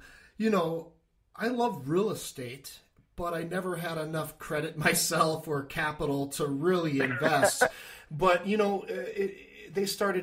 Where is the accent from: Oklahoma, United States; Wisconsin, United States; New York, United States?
Wisconsin, United States; moved away; And myself, I'm from Wisconsin. I came out to California for the dream.